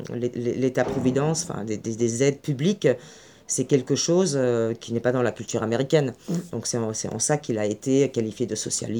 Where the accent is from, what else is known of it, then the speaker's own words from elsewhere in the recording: Austria; j'ai grandi en Autriche, ma mère qui a toujours travaillé.